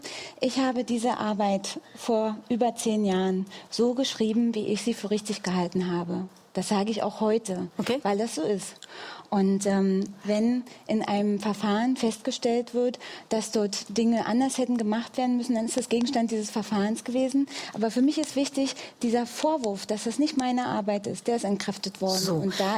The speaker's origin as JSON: {"language": "German", "town": "Frankfurt", "region": "Brandenburg", "country": "Germany", "tie": "born there", "said": "die meisten wissen mittlerweile, dass ich ostdeutschen Migrationshintergrund habe. Ich bin in Frankfurt-Oder geboren und habe in der Tat ja 16 Jahre lang in Berlin-Neukölln gearbeitet und auch politisch gewirkt."}